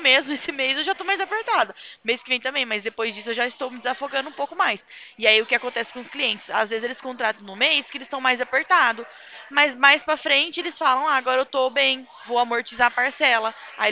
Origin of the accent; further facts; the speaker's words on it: São Paulo, Brazil; meu DDD é 19, eu sou aqui do interior de São Paulo.